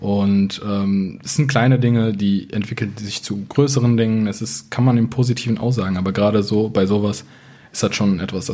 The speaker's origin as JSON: {"language": "German", "town": "Düsseldorf", "region": "North Rhine-Westphalia", "country": "Germany", "tie": "born or raised there", "said": "Ich bin jetzt momentan 21 Jahre alt, ein paar Monate bin ich dort noch. Ich komme aus Düsseldorf, bin hier aufgewachsen, groß geworden, geboren, alles, was man sich vorstellen kann."}